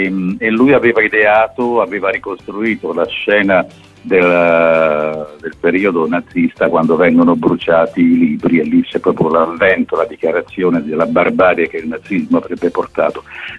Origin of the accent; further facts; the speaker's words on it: Apulia, Italy; lui è un pugliese del nord mentre io sono un pugliese del sud